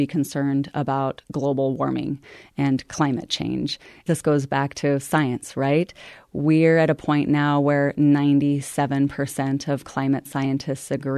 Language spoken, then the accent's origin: English; Billings, Montana, United States; My real experience that has prepared me for being a U.S. Senator has been my life growing up in Billings, experiencing poverty and using education as the key to overcome the adversity that comes with poverty.